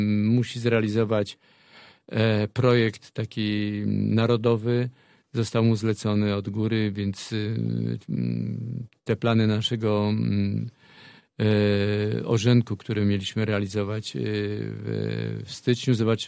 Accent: Gorzów Wielkopolski, Lubusz Voivodeship, Poland; Jesteśmy stąd. To pojawią się wspaniali aktorzy, wspaniali artyści, muzycy z Gorzowa.

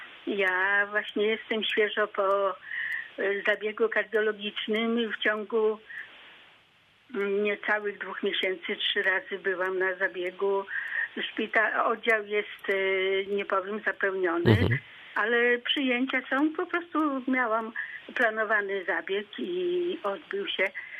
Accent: Żagań, Lubusz Voivodeship, Poland; no faktycznie ja jestem z Żegania

